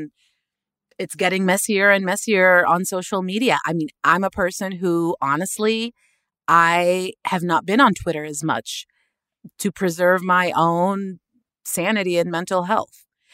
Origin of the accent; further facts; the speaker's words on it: Sudan; I come from Sudan, you know, a dictatorship.